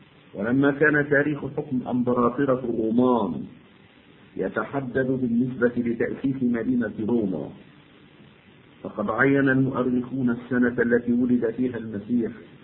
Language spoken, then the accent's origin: Arabic; Egypt; أعاد الله أمثال هذا اليوم على بلدنا مصر وبلاد الشرق الأوسط وسائر بلاد المعمورة بالخير والسلام والبركات